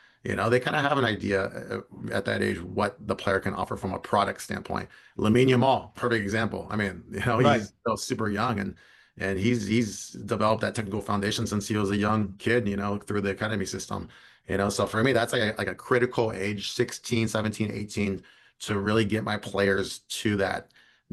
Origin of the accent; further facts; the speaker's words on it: Morgan Hill, California, United States; I'm from Morgan Hill, so all the ODP events that we had there, it was a 5-minute drive for me.